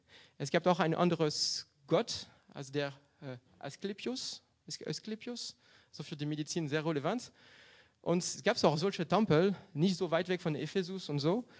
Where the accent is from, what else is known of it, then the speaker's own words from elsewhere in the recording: Brittany, France; als Christ